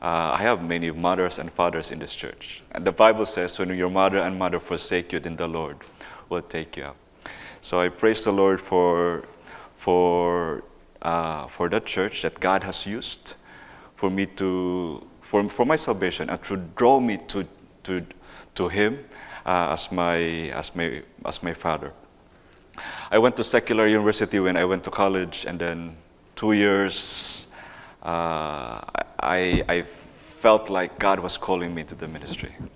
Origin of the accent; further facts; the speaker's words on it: Mindanao, Philippines; born there; So I was born in the Philippines, in the southern part of the country, in Mindanao. And all of my relatives, most of my relatives attend a religion, a cult called Philippine Independent Church.